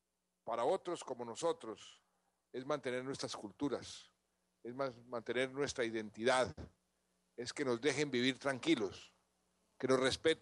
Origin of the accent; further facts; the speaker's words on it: Colombia; como colombiano y como presidente